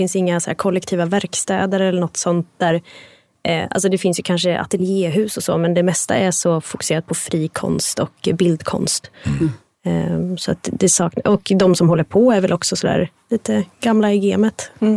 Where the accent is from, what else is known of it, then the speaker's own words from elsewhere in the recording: Norrköping, Östergötland, Sweden; Jag är uppvuxen i Norrköping och liksom har alltid fått höra att det är så mycket kultur där.